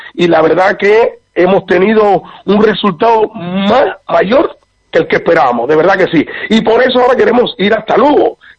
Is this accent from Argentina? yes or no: no; Cuba; moved away; recuerdo que en el año 98, cuando vine de Cuba